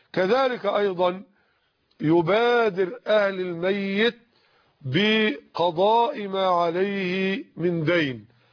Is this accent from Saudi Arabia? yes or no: no; Egypt; طبعا غرام الذهب النهارده عندنا في مصر بحوالي 170 جنيه على وجه التقريب